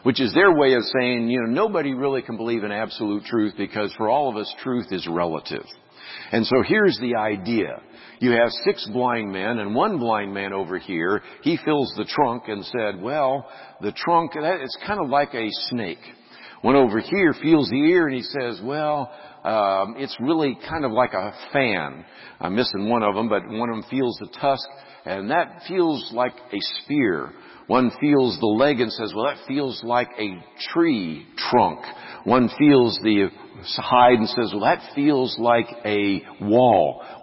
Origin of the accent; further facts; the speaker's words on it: Berkeley, California, United States; now in Dallas, United States; my hometown of Berkeley, California.